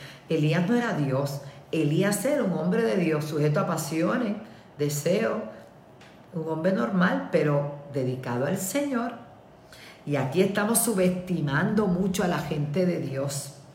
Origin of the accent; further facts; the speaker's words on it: Puerto Rico; Hoy yo le digo a mi pueblo Puerto Rico, a los líderes, a los que están en el Capitolio